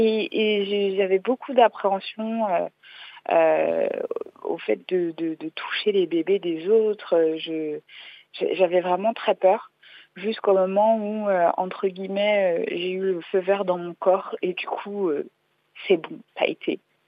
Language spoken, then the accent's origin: French; France; born there; je suis née ici en France, je suis l'aînée d'une fratrie.